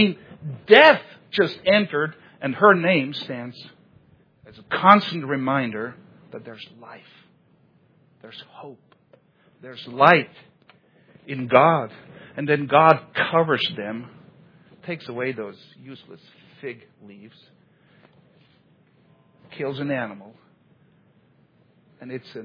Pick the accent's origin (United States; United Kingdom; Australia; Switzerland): Switzerland; English is a second language; I know I'm from Switzerland, but I'm aware this is bad grammar.